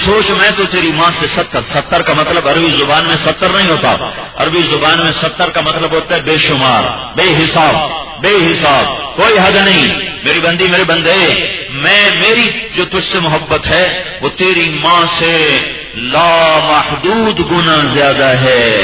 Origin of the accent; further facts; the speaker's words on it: Multan, Punjab, Pakistan; حالانکہ چھوٹا سا ہمارا گاؤں دیہاتی علاقہ ملتان, لیکن گھر گھر میں عورتیں بیٹھ کے قرآن پڑھ رہی ہوتی تھیں.